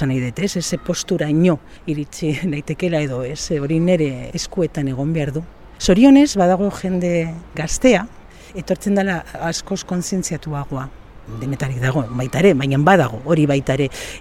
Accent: Southern Basque Country, Spain; Nik, egualdekoa naizela nahi badezu gainera jatorriz, ez?

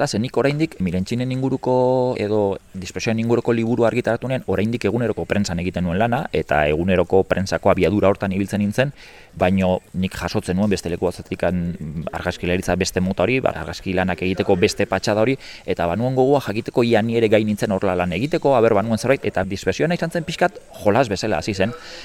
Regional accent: Hondarribia, Basque Country, Spain; now in Irun, Spain; bueno, ni ondarri bikoa naiz, Irunen bizi naiz

